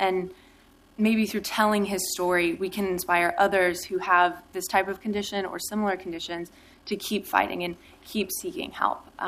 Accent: Camas, Washington, United States; I go to Western Washington University, but I'm from Camas, Washington.

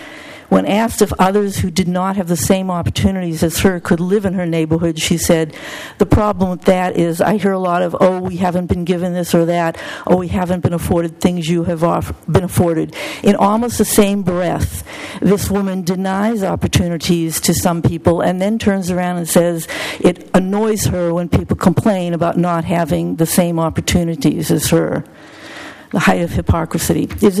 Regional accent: Boston, Massachusetts, United States; I grew up in Boston. I appreciate historic architecture

